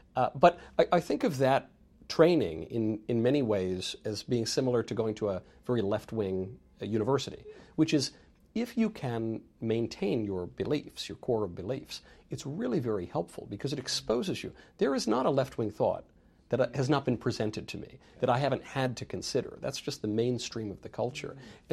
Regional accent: New York, United States; I grew up in New York, so I would go see Broadway or different, you know, shows, regional

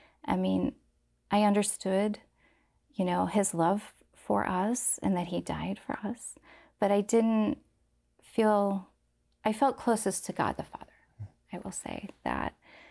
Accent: Canal Winchester, Ohio, United States; they moved out to where I grew up in Canal, Winchester. It was a suburb farming community. At that time, a small farming village of 3,000 people, maybe 20 miles outside of Columbus. And so I was raised out there.

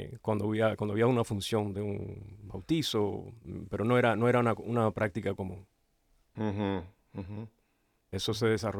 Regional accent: Miami, Florida, United States; born there; nací en Miami y mis padres vinieron en el 61 y un poquito después nací, pero siempre tuve, a través de ellos, siempre tuve la cultura de tradición de la familia cubana en mí.

